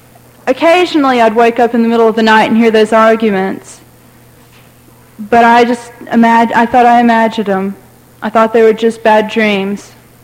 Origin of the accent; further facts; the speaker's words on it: Greenville, South Carolina, United States; I'm from Greenville, South Carolina.